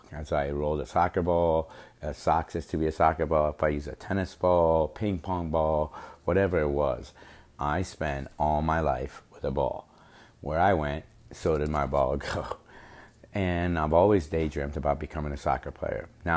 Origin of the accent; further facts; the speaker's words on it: Iran; I was born in Iran in 1965 to a wealthy family. That my father was an engineer, and we lived a very good life in Iran.